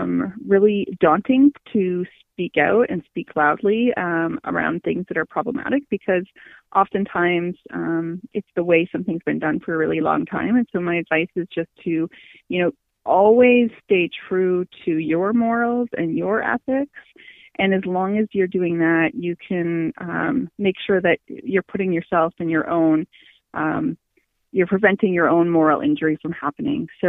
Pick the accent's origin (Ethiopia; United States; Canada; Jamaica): Canada; Cobourg, Ontario; moved away; I grew up in Cobourg, so all my family's here. When I moved to the Yukon